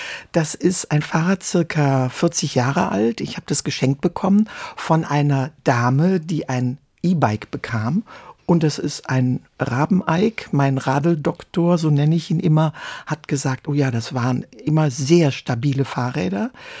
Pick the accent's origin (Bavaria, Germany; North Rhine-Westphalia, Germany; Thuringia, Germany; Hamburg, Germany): North Rhine-Westphalia, Germany; ich wurde in einem Dorf am Niederrhein geboren, meine Eltern hatten kein Auto